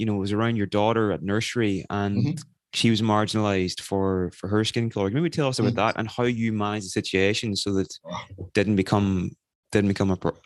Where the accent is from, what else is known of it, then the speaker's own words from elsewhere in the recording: Northern Ireland, United Kingdom; I grew up a ginger in Northern Ireland with red hair.